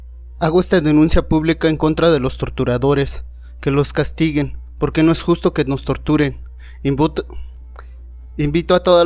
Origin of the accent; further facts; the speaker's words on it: San Juan Cancuc, Chiapas, Mexico; first language Tzeltal; Spanish is a second language; originario del barrio Chichtetic, municipio de San Juan Cancuc, Chiapas. Mi lengua materna es el celtal.